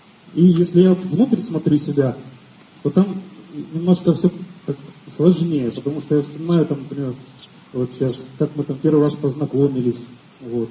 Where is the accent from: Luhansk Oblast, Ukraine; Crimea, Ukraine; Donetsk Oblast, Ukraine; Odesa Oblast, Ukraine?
Donetsk Oblast, Ukraine; Donetsk; вот я приехал из Донецка, вот у меня там с тем, что там происходит, много переживаний связано.